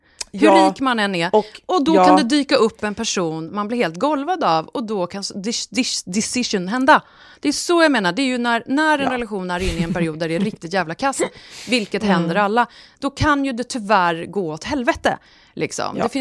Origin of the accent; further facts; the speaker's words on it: Sweden; jag är svensk, jag har ingen koll.